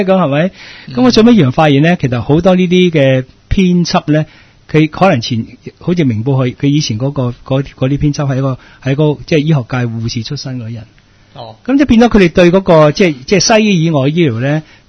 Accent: Hong Kong; 即係我香港人

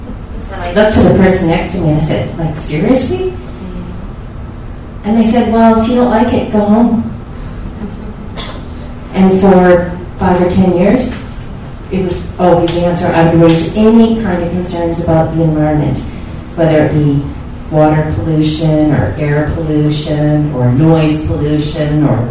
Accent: Canada; now in Hong Kong; Well, I was born in Canada.

